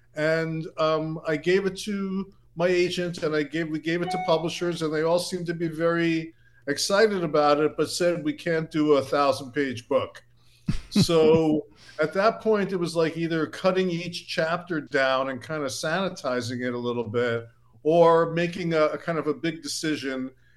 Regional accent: Brooklyn, New York, United States; You know, I was from Brooklyn.

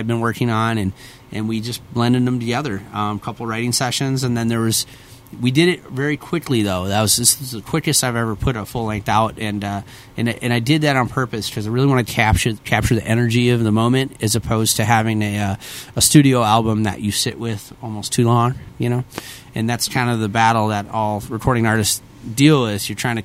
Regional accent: Northfield, Minnesota, United States; he went to a Carleton College in my hometown, Northfield, back in the early 80s.

